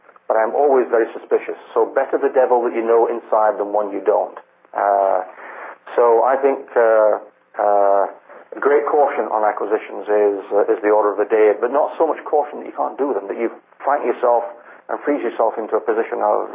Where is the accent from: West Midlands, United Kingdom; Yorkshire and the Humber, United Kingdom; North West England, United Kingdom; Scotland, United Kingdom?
Scotland, United Kingdom; Speaking as a Scotsman.